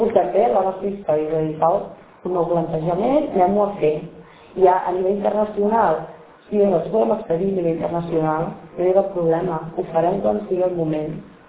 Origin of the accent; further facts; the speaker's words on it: Catalonia, Spain; Soc catalana i seré catalana